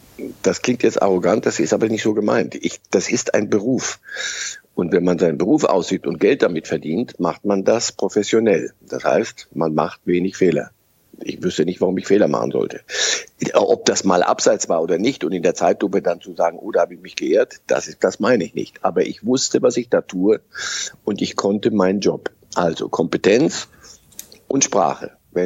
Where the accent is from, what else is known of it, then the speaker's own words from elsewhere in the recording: Kaiserslautern, Rhineland-Palatinate, Germany; also born or lived in Lower Silesia, Poland / Israel; Also ich bin geboren in Niederschlesien, in Polen, bin dann mit sehr frühen Jahren nach Israel gegangen für 2 Jahre und dann in Kaiserslautern gelandet mit knapp 8 Jahren.